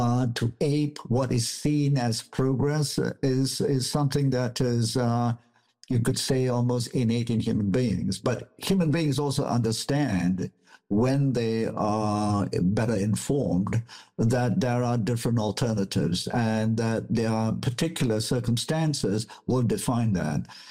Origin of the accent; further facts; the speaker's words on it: Malaysia; I'm originally from Malaysia